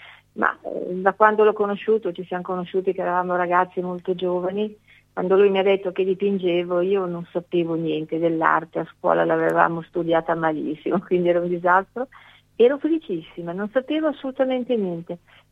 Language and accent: Italian; Monza, Lombardy, Italy; io sono di Monza, abitavo a Monza in una casa tra la Villa Reale e l'ingresso del parco, con dei balconi molto grandi.